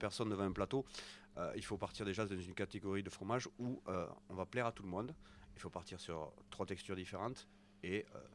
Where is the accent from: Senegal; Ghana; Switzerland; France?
Switzerland; Mais voilà, on est suisse.